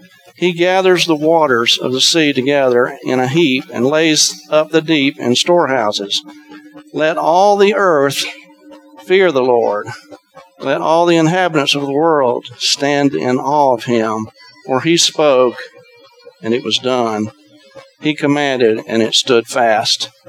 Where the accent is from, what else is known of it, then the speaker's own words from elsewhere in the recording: Florida, United States; I grew up in Central Florida, not too far from Cape Canaveral.